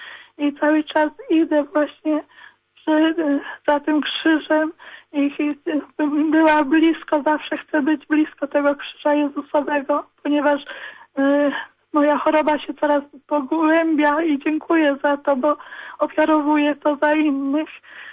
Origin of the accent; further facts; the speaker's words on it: Lutogniew, Greater Poland Voivodeship, Poland; born there; Ja się urodziłam w Lutogniewa. Lutogniew była moja parafia. Tam jest Matka Boża Pocieszenia.